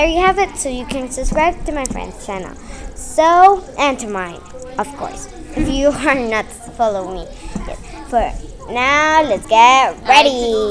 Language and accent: English; Mexico; I'm from Mexico, if you don't know. And I was born in the hospital of Mexico.